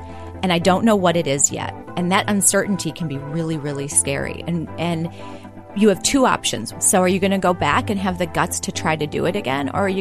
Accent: Kenosha, Wisconsin, United States; I grew up in Kenosha, Wisconsin. It's a small community in Wisconsin. My mother's family were farmers and coal miners.

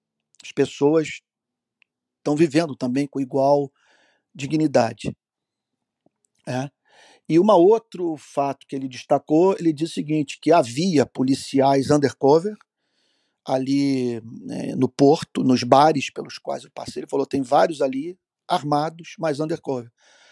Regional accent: Rio de Janeiro, Brazil; ô parceiro, olha, eu sou do Rio de Janeiro

